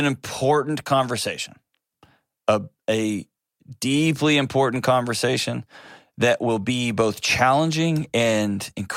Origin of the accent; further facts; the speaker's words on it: Texas, United States; Okay, I was born and raised in Texas